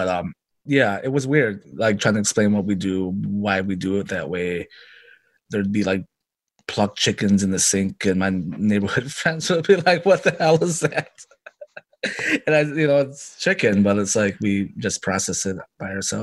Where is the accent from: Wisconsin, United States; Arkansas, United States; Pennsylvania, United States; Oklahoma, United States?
Wisconsin, United States; Burlington; growing up in Burlington, Wisconsin, because we were kind of like a refugee family that brought back foraging and gardening and, you know, processing their own animals right in their backyard.